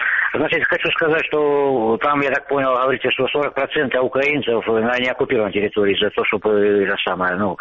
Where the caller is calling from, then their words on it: Luhansk Oblast, Ukraine; Я вам звоню с оккупированной территории, Луганская область.